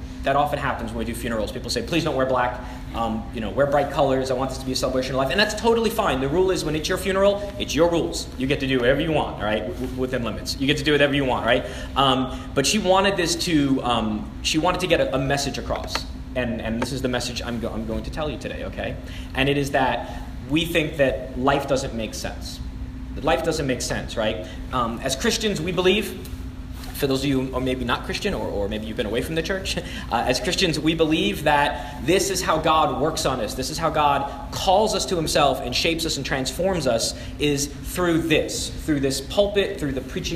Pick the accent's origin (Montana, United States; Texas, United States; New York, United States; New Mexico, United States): New York, United States; Brooklyn; accent: Brooklyn; I'm if you haven't already told from my accent, but I'm not from Marcus, I'm from Brooklyn, New York, and I'm Italian, so we talk with our hands, right?